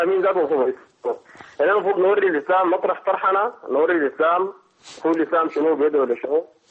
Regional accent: Sudan; في ناس كثيرة ما عارفين، ناس عندنا في السودان

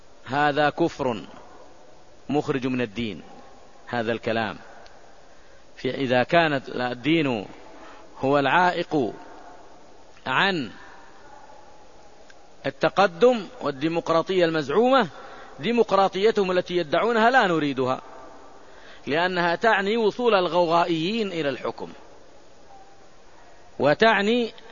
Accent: Saudi Arabia; مثل بلادنا المملكة العربية السعودية

